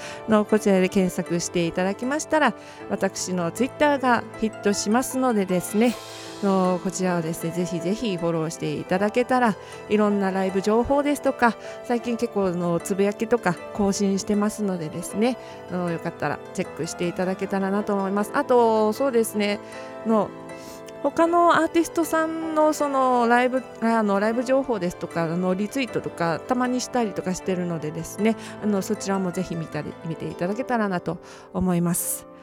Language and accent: Japanese; Fukuoka, Japan; また地元の九州でもライブしたいですね。地元の九州でもライブしたいなと思ってます。そうですねこの間福岡に帰ったんですよ